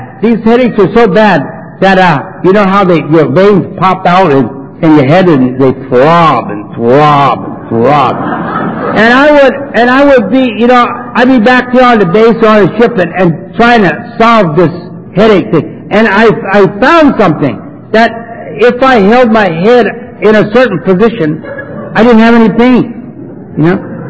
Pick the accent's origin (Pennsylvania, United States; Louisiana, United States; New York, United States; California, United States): Pennsylvania, United States; Philadelphia; I was in the city of Philadelphia, born and raised in Kensington.